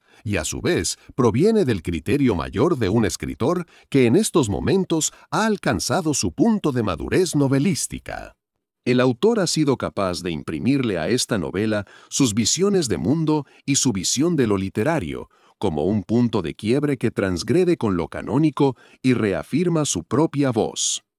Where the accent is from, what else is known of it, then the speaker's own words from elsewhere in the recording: Santa Marta, Magdalena, Colombia; Soy samario, es decir, nacido en Santa Marta, Magdalena, Colombia.